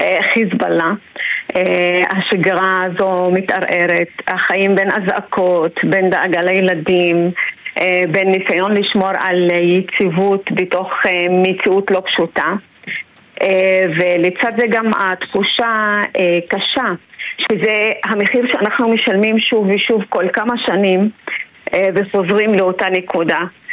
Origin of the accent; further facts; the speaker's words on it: Jish, Northern District, Israel; אנחנו מגוש חלב. אנחנו מגוש חלב, זה יישוב משולב של נוצרים ומוסלמים, והוא היישוב הלא יהודי היחידי באזור שמוקף במושבים וקיבוצים יהודיים, חילוניים ודתיים.